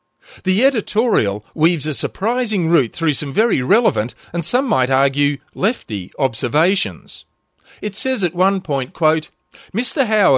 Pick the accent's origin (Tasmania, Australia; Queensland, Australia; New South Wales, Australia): Tasmania, Australia; which means my home state's natural resources will be further plundered and destroyed